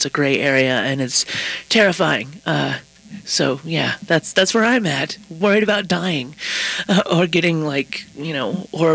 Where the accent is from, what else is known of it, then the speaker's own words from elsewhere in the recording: the South, United States; I'm from the South and I never had any protections anyway